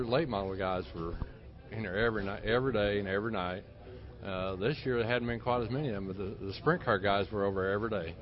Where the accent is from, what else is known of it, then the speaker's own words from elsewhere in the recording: Indiana, United States; I have run some figure eights down here, too, but I come from Indiana